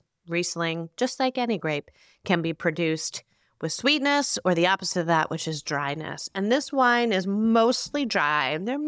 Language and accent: English; New Jersey, United States; that honeysuckle bush in our backyard growing up in New Jersey.